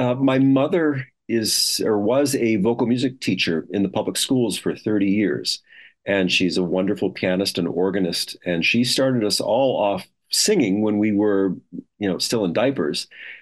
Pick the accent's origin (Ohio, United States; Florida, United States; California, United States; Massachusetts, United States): Ohio, United States; Cleveland; some wonderful piano teachers when I was young, growing up in Cleveland